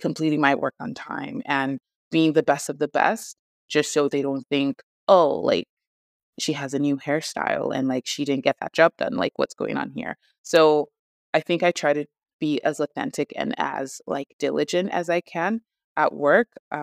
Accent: Nigeria; accent: Nigerian; But I think I try to even like bring out my Nigerian accent more.

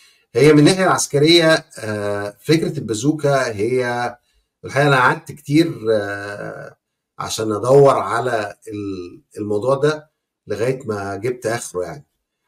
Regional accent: Egypt; بس احنا مصريين

